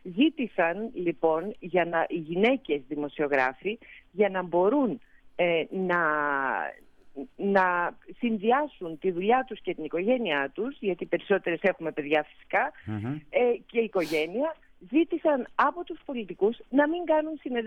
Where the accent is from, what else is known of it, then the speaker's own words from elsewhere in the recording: Greece; εγώ είμαι 58. Θέλω να πω ότι μεγάλωσα στην Ελλάδα